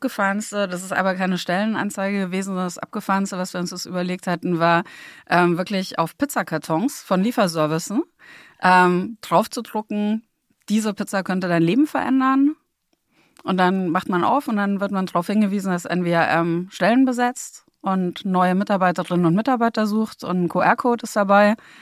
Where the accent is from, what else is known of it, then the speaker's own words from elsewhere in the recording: Munich, Bavaria, Germany; Ich persönlich komme aus Bayern, hört man vielleicht nicht unbedingt. aber bin gebürtige Münchnerin und habe eben auch schon im Rheinland, im Ruhrgebiet oder in Niedersachsen gearbeitet.